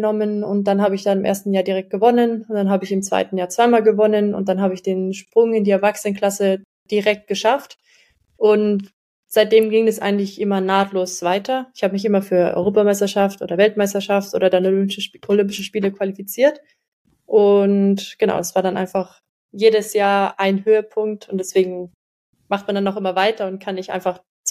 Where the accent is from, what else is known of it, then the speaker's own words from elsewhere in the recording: Germany; ich als Deutsche habe halt dann natürlich die deutschen News auf dem Handy